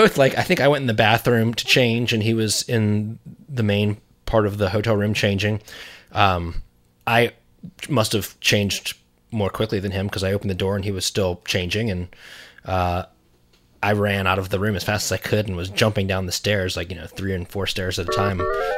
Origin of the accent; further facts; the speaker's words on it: Virginia Beach, Virginia, United States; I grew up in Virginia Beach, but this was in Nag's Head.